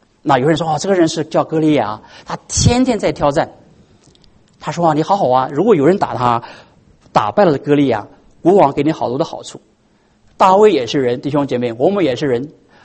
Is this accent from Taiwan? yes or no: no; China; 女儿给你，成为女婿啊，成为这个夫马，我们中国人说是夫马。